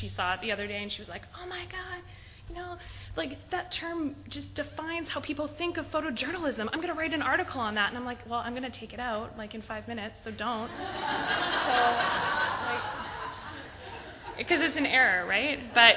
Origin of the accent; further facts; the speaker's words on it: Canada; grants because I'm from Canada